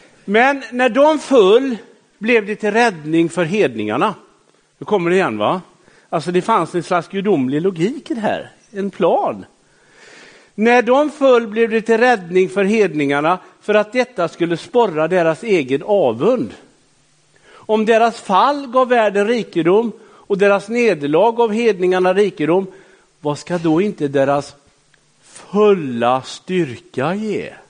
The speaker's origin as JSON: {"language": "Swedish", "region": "Västra Götaland County", "country": "Sweden", "said": "Alltså jag är från Göteborgs norra skärgård, alltså det växer inga träd överhuvudtaget"}